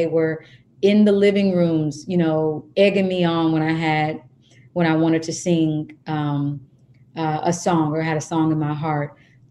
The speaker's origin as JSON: {"language": "English", "region": "Kansas", "country": "United States", "said": "because I am from Kansas, I did watch"}